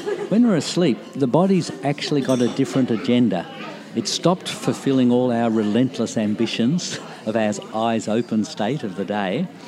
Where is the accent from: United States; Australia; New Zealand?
Australia; Aspendale, Victoria; I grew up in Aspendale, so in this area.